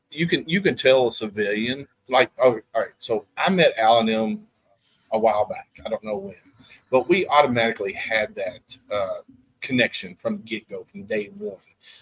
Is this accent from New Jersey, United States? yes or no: yes; Jersey City, New Jersey, United States; I am from Jersey City, on the top of the mountain. I love it.